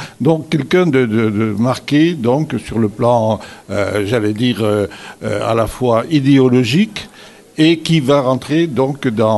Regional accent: Béziers, Occitanie, France; now in Burgundy, France; Je suis natif de Béziers. Mais je suis bourguignon depuis 1970 maintenant. Vous voyez, donc, quand je vais dans le sud, on me dit « tu n'es plus de chez nous, tu parles pointu ». En réalité, non, je parle pas tout à fait pointu.

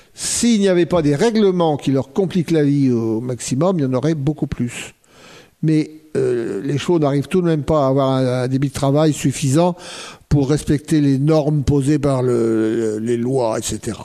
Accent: Hauts-de-France, France; moi je suis pas d'ici, hein, je suis du Nord.

